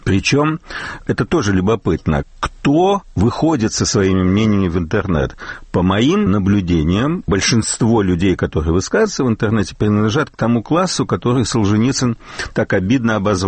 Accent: Russia; Они знают, что я из России.

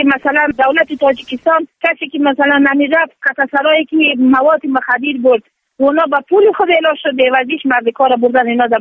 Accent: Afghanistan; من از افغانستان آمدیم

